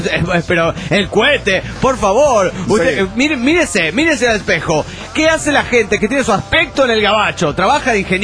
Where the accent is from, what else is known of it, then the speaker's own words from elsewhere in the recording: Guatemala; now in Seattle, United States; Soy el cohete de Guatemala.